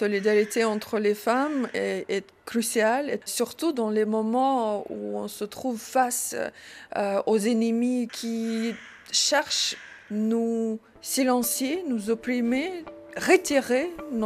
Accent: Ukraine; first language Ukrainian; French is a second language; dans ma langue natale, ukrainien, il y a des mots comme voix

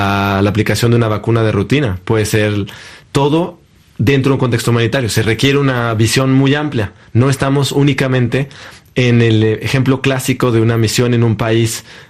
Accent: Mexico; Yo me preparaba para ir a África. En mi imaginario como mexicano era

